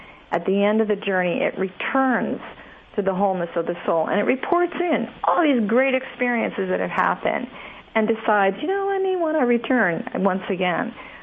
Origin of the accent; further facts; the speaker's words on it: East Coast, United States; I am a transplant from the East Coast after having a major epiphany moment on the West Coast.